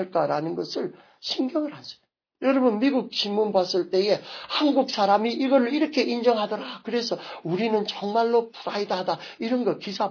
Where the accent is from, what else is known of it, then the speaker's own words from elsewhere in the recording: Busan, South Korea; 부산에 가서는 잡소로 곱창 전문인데 그런데 그 교회가 제가 어릴 때 자랐던 그 교회의 바로 위에 있어요.